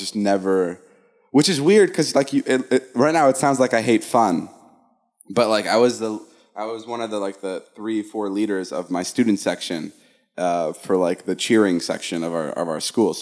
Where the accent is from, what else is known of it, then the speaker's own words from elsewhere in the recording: United States; I'm such an American, like, little... twerp. I don't know anything about Slovakia.